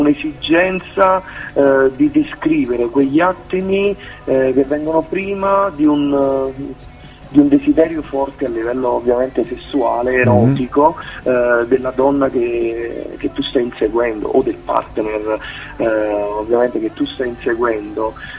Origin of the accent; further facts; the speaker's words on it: Campania, Italy; perché io vengo dalla Campania, da Sannio